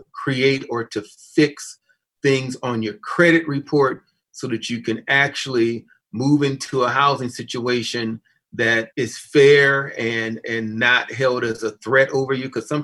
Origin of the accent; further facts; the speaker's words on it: Ann Arbor, Michigan, United States; I grew up in Ann Arbor. I moved here when I was 8 years of age. And so this has been a community that I'm very invested in.